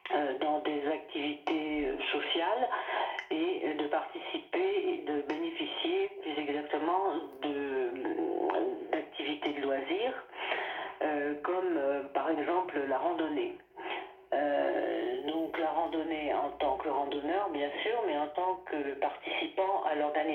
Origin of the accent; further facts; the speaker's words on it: Lille, Hauts-de-France, France; il avait visité ma région, c'est-à-dire Lille et ses environs, puisque je suis native de Lille.